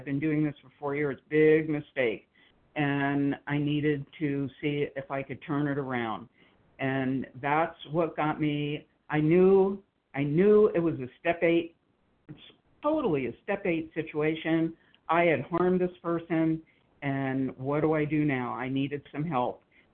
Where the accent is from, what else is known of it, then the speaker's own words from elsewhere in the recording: Arizona, United States; I'm from Arizona.